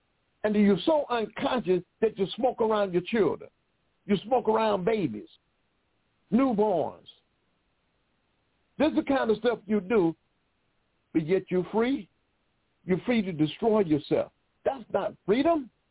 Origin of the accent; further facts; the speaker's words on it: Detroit, Michigan, United States; our grandmother, and I'm from Detroit, Michigan. I mean, every elder that I knew then as a child coming up in the 40s and the 50s, 60s, they had a garden in their yard.